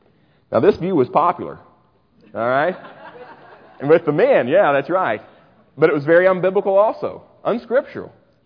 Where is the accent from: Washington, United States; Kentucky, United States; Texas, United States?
Kentucky, United States; because I'm from Kentucky, I mean, I don't even wear shoes in Kentucky